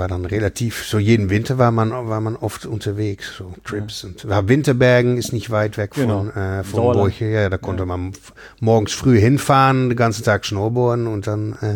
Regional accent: Netherlands; German is a second language; Ich komme natürlich aus Holland.

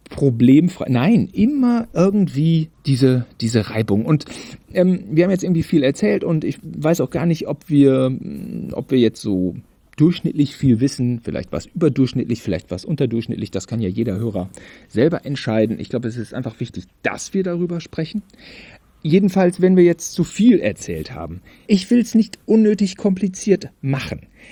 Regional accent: Germany; ich bin Deutscher.

